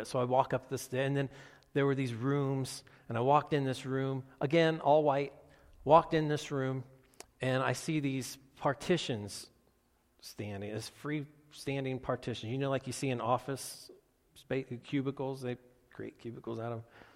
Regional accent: Hicksville, United States; and I grew up in Hicksville, so we're driving down 18.

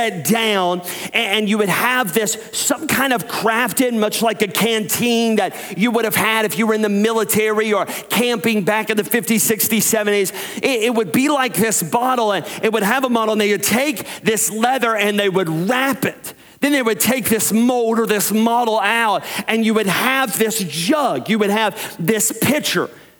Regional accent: North Carolina, United States; also born or lived in Tennessee / Alabama; I grew up my entire life in the South. I was born in Tennessee, grew up 5 years in Alabama, and then the rest of my life, I grew up in North Carolina. So I am a Southern boy at heart, for sure.

